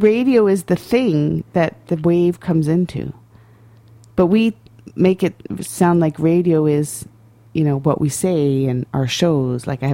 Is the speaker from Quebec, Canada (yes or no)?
yes; Quebec, Canada; because I'm from Quebec, so I understand the minority, majority